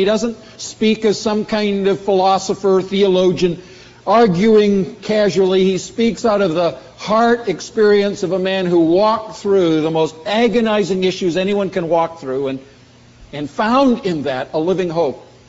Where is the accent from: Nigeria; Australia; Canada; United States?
Canada; And growing up in Canada, no hockey player would ever put a sissy helmet on and go out and play hockey